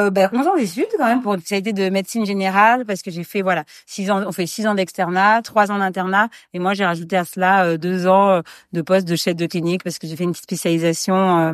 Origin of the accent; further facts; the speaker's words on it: Guadeloupe, France; moved away as an adult; also born or lived in Nantes; J'ai une mère martiniquaise et un père malien. Voilà, après je suis née à Nantes et j'ai grandi aux Antilles, en Guadeloupe, donc très très mixte. Et puis après je suis revenue en France métropole pour mes études et je n'ai plus quitté.